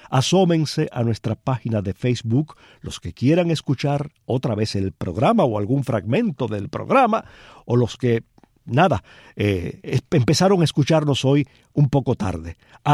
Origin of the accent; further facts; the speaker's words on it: Palma Soriano, Santiago de Cuba, Cuba; He hecho un pequeño viaje a mi infancia en Palma Soriano.